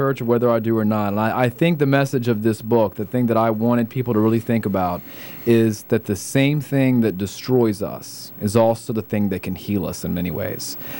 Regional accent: Gastonia, North Carolina, United States; I'm a child of the 80s, and I grew up in Gastonia, and right next door we have PTL and Jimmy Tammy Faye Baker.

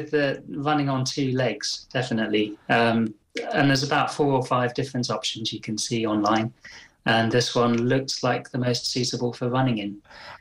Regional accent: England, United Kingdom; I grew up in the Midlands.

